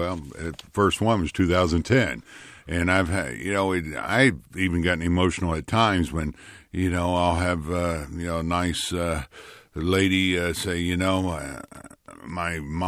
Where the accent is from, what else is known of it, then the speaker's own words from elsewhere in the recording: Florida, United States; You know, Heston's from my hometown down in Florida.